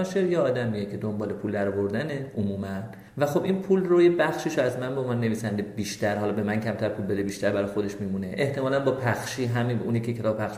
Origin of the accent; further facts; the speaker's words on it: Iran; moved away; من از ایران به خاطر جریانات 88 شد و از ایران اومدم بیرون